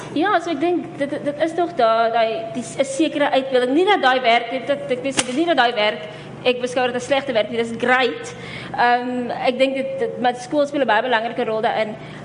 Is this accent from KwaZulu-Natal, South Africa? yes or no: no; Port Elizabeth, Eastern Cape, South Africa; ek kom ook van PE af, so ek ken nie redig Kaapse bruin mense nie, maar nou dat ek al so lang hier so is